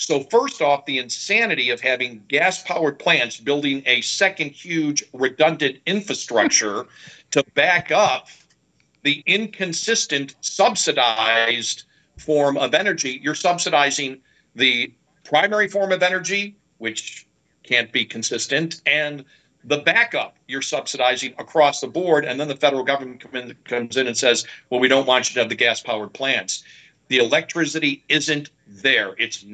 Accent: Buffalo, New York, United States; also born or lived in Northern Illinois; it was a storm that rivaled anything that I went through growing up in Buffalo, or when I lived in Northern Illinois and had some of the cold back there in the early 90s.

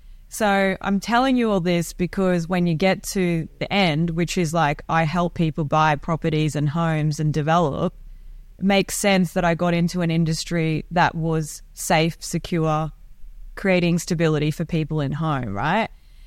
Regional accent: Australia; English is a second language; also born or lived in Iran / Thailand; So I was born in Iran. Left Iran when the revolution happened and came to Australia with my parents. So I couldn't speak any English.

